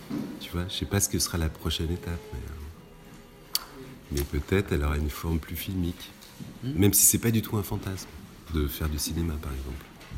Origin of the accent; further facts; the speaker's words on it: Mâcon, Bourgogne-Franche-Comté, France; born there; je suis né à Mâcon